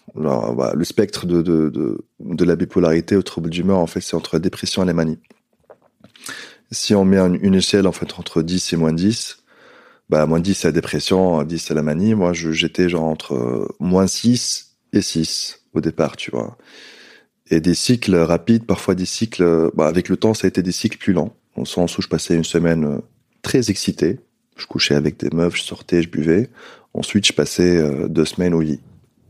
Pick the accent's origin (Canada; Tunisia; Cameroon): Tunisia; moved away as an adult; Parce que j'ai quitté la Tunisie quand j'étais jeune, 18 ans.